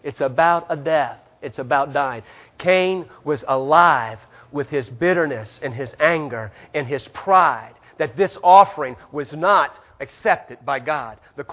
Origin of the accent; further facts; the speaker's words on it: New Orleans, Louisiana, United States; also born or lived in Houston; I'm a city boy. I was born and raised in New Orleans, Houston.